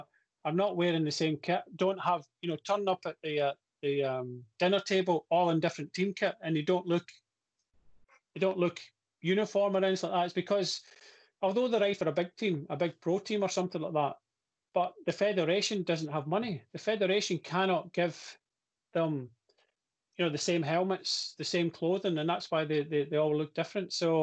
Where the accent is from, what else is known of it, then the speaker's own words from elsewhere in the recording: Scotland, United Kingdom; I can remember as a Scottish rider going to France and riding for ACBB